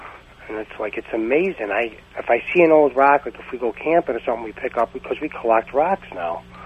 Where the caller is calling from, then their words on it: Buffalo, New York, United States; I'm calling from Buffalo.